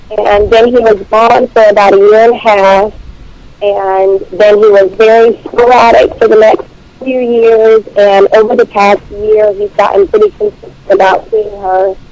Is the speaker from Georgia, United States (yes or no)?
yes; Georgia, United States; Oh, so he can't tell I'm from Georgia from my boys?